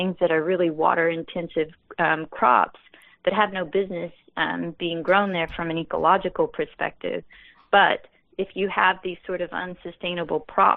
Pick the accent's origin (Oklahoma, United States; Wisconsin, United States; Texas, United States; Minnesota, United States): Oklahoma, United States; They're in, I'm actually from Oklahoma. You can still see signs where they put in shelter belts of trees and things like that.